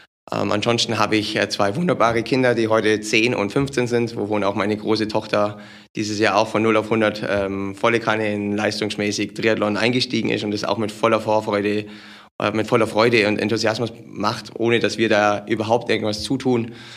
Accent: Memmingen, Bavaria, Germany; Ich bin 43 Jahre alt, komme ursprünglich, wie man vielleicht an meinem Dialekt hört, aus dem Unterallgäu, geboren in Memmingen, lebe seit knapp über 20 Jahren hier in der Region.

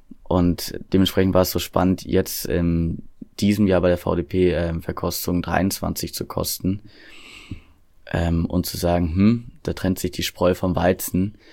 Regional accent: North Rhine-Westphalia, Germany; ich komme aus dem Westmünsterland.

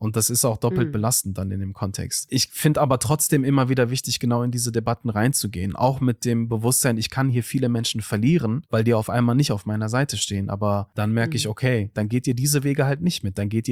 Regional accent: Duisburg, North Rhine-Westphalia, Germany; Ich habe in Duisburg-Marxloh, wo ich aufgewachsen bin, 12 Jahre als Theaterpädagoge und Betreuer dort gearbeitet.

